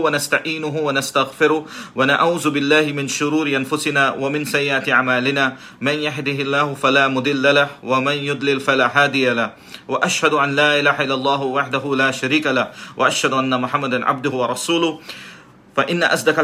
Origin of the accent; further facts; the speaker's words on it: Kolkata, West Bengal, India; I'm from India. From the city of Kolkata. Way close to Bangladesh